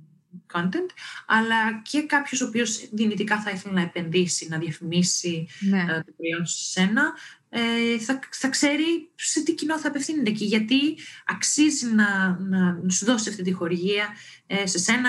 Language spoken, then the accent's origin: Greek; Greece; ειδικά εμείς, σαν Έλληνες που είμαστε στο ελληνικό startup οικοσύστημα